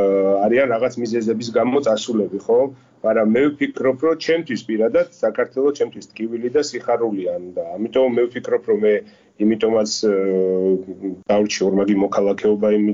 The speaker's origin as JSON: {"language": "Georgian", "town": "Kazbegi", "region": "Mtskheta-Mtianeti", "country": "Georgia", "said": "ყაზბეგიდან ვარ ჩვენ წარმოშობით და ყოველთვის საზაფხულო არდადეგებს იქ ვატარებთ ხოლმე"}